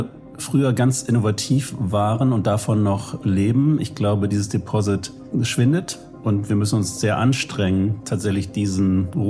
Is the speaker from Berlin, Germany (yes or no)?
no; Hamburg, Germany